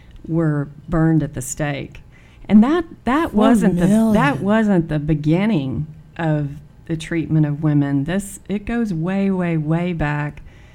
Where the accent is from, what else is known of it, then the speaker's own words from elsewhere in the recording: United States; because as American women, you know.